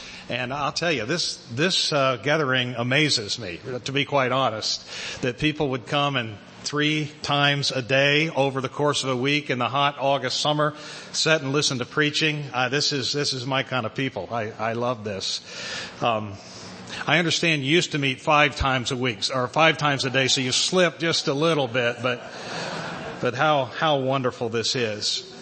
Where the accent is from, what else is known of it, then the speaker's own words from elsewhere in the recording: Midwest, United States; also born or lived in Harleysville; now in Lancaster County, United States; As Terry said, we are originally from the Midwest, for the last 20 years previous to moving here to Lancaster County 2 years ago, we lived in Harleysville, Pennsylvania